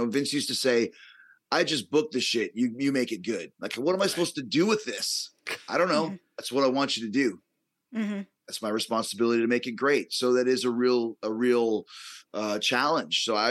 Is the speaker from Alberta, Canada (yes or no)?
no; Winnipeg, Manitoba, Canada; growing up in Winnipeg, I never saw NWA or WCW.